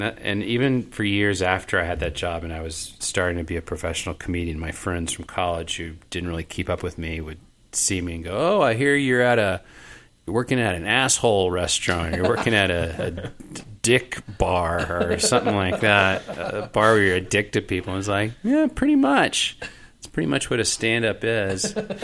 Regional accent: Little Rock, Arkansas, United States; Arkansas, Little Rock, Arkansas.

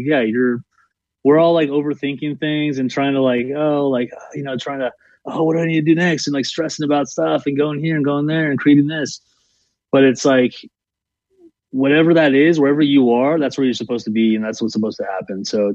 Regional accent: Los Angeles, California, United States; born there; first language Spanish; English is a second language; I was born here in East LA. Actually, no, in downtown Los Angeles. And you know, I just, it was in my heart since I was a kid. You know, I speak both languages fluently. I actually learned Spanish first.

